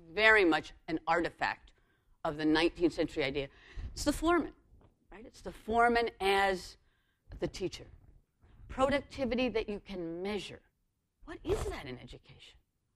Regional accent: Chicago, Illinois, United States; Now, I'm from Chicago, so this is a little bit made up.

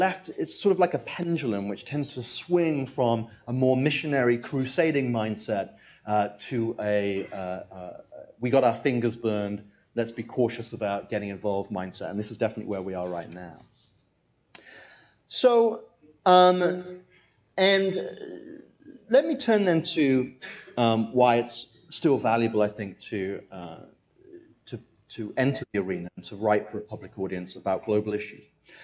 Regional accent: United Kingdom; now in United States; As you can tell, I'm British.

